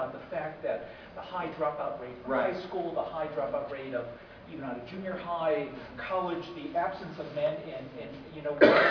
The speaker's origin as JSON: {"language": "English", "region": "Oregon", "country": "United States", "said": "Well, I come from Oregon."}